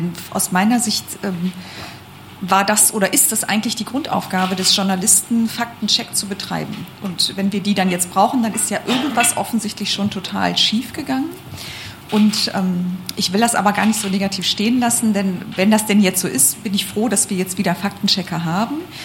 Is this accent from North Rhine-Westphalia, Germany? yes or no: yes; North Rhine-Westphalia, Germany; ich komme aus dem Ruhrgebiet, da lebt noch meine Familie